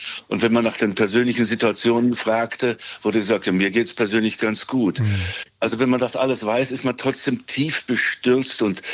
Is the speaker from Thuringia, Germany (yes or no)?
yes; Thuringia, Germany; Das tut weh und ich merke an mir, dass ich auch persönlich betroffen bin. Ich bin in Thüringen aufgewachsen. Ich dachte, ich kenne Land und Leute gut.